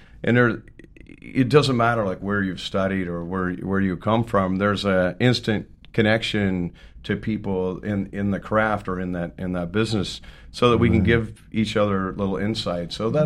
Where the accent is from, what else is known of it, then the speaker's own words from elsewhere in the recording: Dodge City, Kansas, United States; moved away; I'm literally from Dodge City, Kansas, so I got the hell out of Dodge.